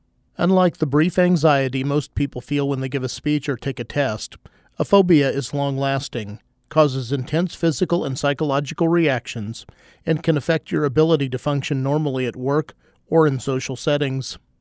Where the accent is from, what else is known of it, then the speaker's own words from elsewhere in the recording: Kansas, United States; In my home state of Kansas, we would often find spiders inside during the late fall